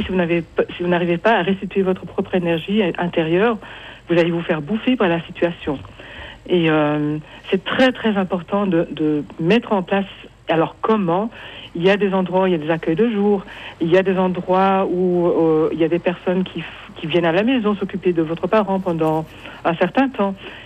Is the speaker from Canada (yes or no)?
no; Belgium; Alors, moi je suis belge, donc je connais pas très bien vos systèmes suisses